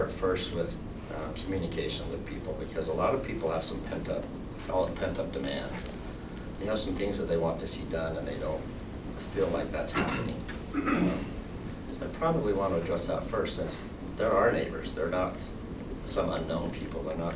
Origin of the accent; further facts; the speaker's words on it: Salt Lake City, Utah, United States; I've been coming up here since I was 12 years old. I grew up in Salt Lake.